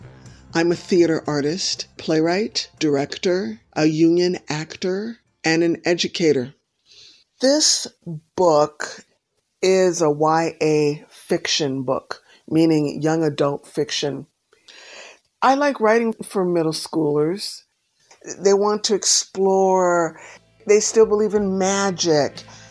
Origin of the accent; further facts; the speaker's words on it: Minneapolis, Minnesota, United States; I grew up in Minneapolis. I'm second generation Minnesotan. My mother was born here. My father's from Kentucky.